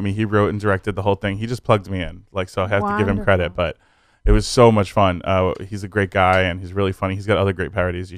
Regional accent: Brooklyn, New York, United States; born there; flying to New York and going to a block party on the street I was born on in Brooklyn, where he met all my family

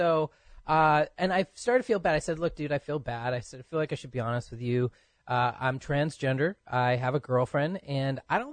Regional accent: Maine, United States; I grew up in Maine.

